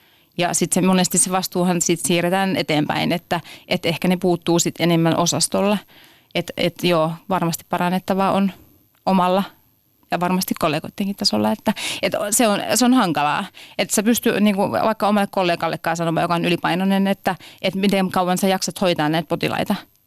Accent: North Ostrobothnia, Finland; mä en ole helsinkiläinen, että mä oon kotoisin tuolta Pohjois-Pohjanmaalta ja Vaasassa opiskellut terveydenhoitajaksi.

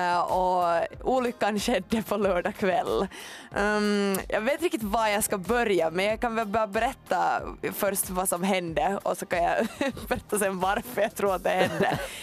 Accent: Finland; vi hade under veckan skojat så väldigt mycket om att vi var från Finland

